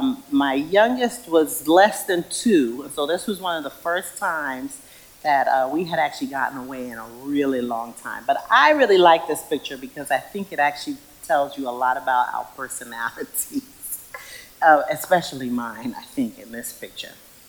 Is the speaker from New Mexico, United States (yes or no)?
no; Brooklyn, New York, United States; And I think the fact that I'm from Brooklyn, New York is the most awesome thing about me. And I love New York